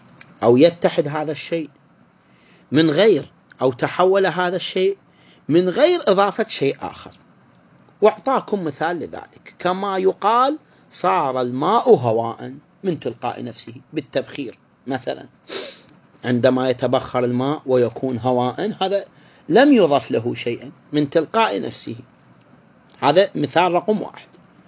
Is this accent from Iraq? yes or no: yes; Iraq; من الشرابات المتداولة عندنا بكثرة عندنا في العراق يعني، أو في بعض المحافظات على الأقل.